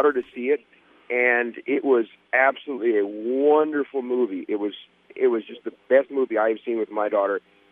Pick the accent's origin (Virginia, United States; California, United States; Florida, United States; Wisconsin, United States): Wisconsin, United States; Fond du Lac; I'm visiting some relatives in Rhinelander, but I'm from Fond du Lac